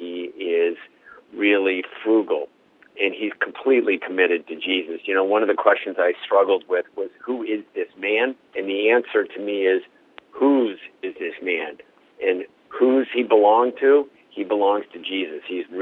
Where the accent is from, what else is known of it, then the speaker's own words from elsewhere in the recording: United States; it forces me as an American, but as a human being, to look at the way I live